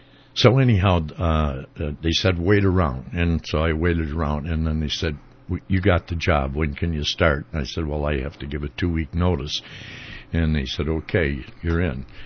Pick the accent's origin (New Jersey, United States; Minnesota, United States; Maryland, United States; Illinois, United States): Minnesota, United States; Saint Paul; So I really liked the Vikings. I'm from St. Paul